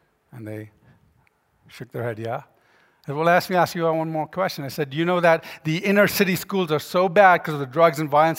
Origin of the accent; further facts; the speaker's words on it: Jamaica; also born or lived in Ghana / Ethiopia / India / Yemen; I was born in Ghana, but then I grew up in Jamaica, Ethiopia, India, Yemen, and Sudan.